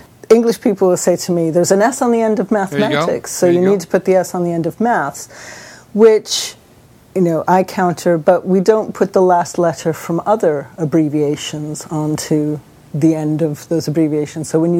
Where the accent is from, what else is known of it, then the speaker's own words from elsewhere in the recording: United States; now in United Kingdom; I am an American living in Britain.